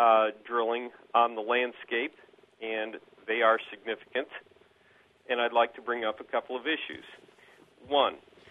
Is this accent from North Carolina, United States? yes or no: no; New York, United States; now in Champaign, United States; I grew up in New York State, less than an hour away from Susquehanna County, Pennsylvania. I'm very familiar with the region